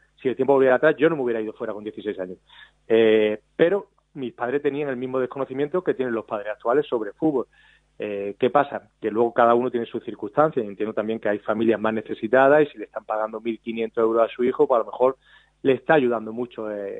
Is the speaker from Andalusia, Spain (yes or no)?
yes; Málaga, Andalusia, Spain; si yo tuviera un hijo y soy de Málaga, si mi hijo tiene condiciones, querría que jugara